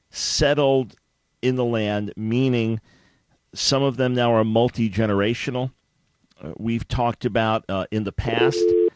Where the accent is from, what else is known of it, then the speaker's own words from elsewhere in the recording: New York, United States; I'm white and I'm Jewish and I'm from New York